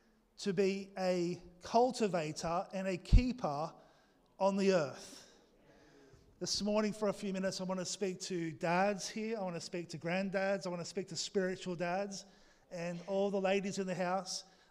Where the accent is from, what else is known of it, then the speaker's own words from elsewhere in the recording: Australia; accent: Australian; Again, just work with me this morning, my Aussie accent.